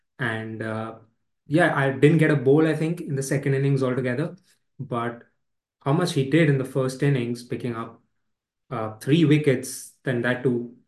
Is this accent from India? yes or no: yes; India; But yeah, as an Indian cricket fan, I'm definitely happy.